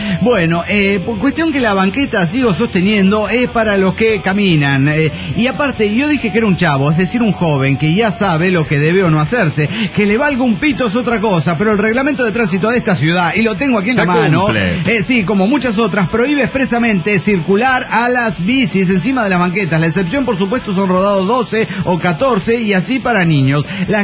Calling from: Mexico City, Mexico; de Distracciones del DF mexicano.

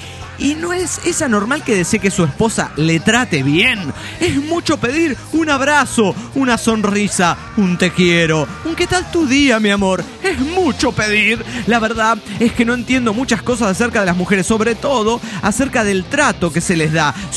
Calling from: Coatzacoalcos, Veracruz, Mexico; de Coatzacoacos, Veracruz, México.

